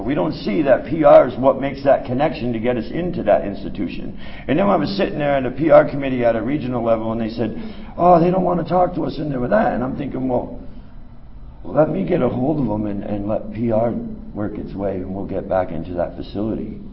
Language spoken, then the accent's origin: English; Vermont, United States; I'm from Vermont.